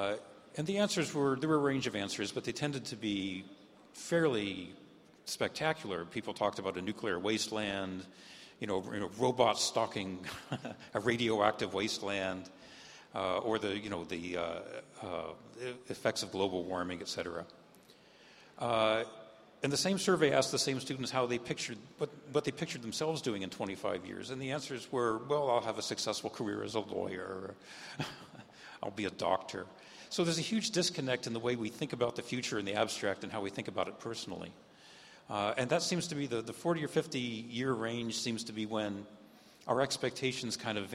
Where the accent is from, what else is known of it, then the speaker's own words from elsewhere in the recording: Canada; also born or lived in United States; I was born in the United States, but have lived most of my life in Canada.